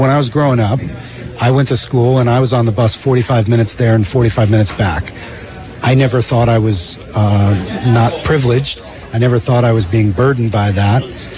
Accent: Burlington, United States; Right. Well, I'm from Burlington, and in Burlington there's the idea that you should have a neighborhood school that you can walk to.

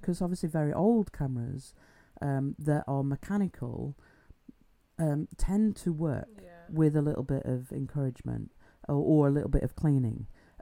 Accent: Wakefield, Yorkshire and the Humber, United Kingdom; I'm from Wakefield and we have a bridge that has a church on it called Chantry Bridge. It's beautiful. I love it. It's one of my favourite places in Wakefield.

